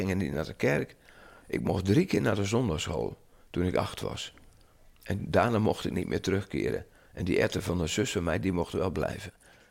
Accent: Holland, Netherlands; Ik ben Hollander, gratis koffie, altijd goed.

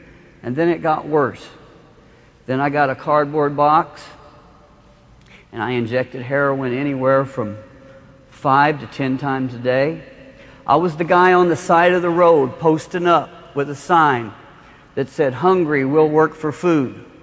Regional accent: Evansville, Indiana, United States; born there; I was born in Evansville, Indiana. I would sit out in my front yard and I'd look to the west and I'd say, Southern California, Hollywood.

